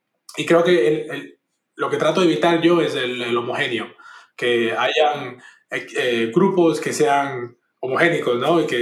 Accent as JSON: {"language": "Spanish", "country": "Cuba", "tie": "born there", "said": "Pero en Cuba, yo nací en Cuba y en Cuba es diferente."}